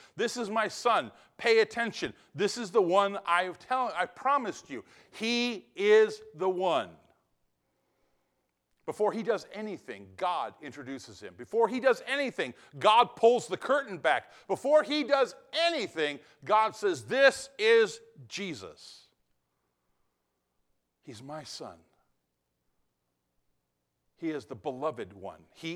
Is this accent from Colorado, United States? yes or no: no; California, United States; I'm from California. I know what earthquakes are like.